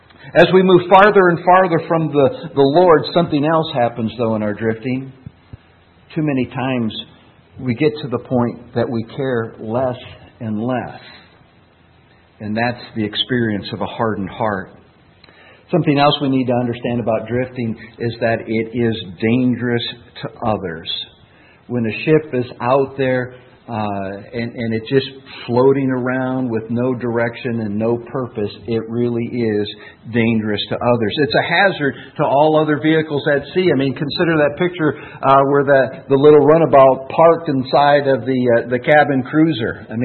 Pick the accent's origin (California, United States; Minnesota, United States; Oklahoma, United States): Minnesota, United States; I've been a fairly landlocked individual growing up in Minnesota.